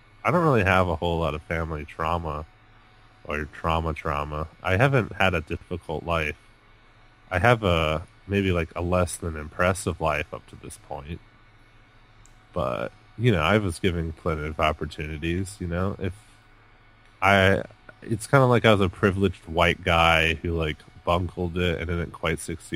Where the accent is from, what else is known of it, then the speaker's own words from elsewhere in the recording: Texas, United States; also born or lived in Florida; I'm born in Florida, raised in Texas.